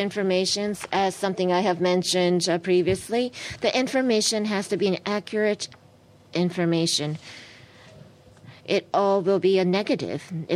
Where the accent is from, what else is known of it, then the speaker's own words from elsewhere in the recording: Hyogo, Japan; I'm from Hyogo Prefecture, but it says I'm from Okayama Prefecture.